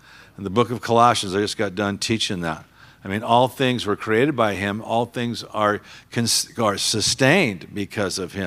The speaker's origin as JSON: {"language": "English", "town": "Los Angeles", "region": "California", "country": "United States", "tie": "born or raised there", "moved": "yes", "said": "We grew up in the Southern Cal area, more in the South Bay, Los Angeles area. We're kind of right next to the beach, El Segundo, right next to Manhattan Beach. And so that's kind of where our roots are."}